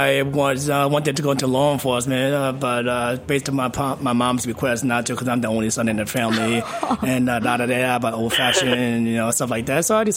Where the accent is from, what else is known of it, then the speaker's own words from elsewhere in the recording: New York City, New York, United States; But I came here relatively young. Yeah. So I'm pretty much born and bred in New York City. So in Chinese, you would call it pretty much ABC.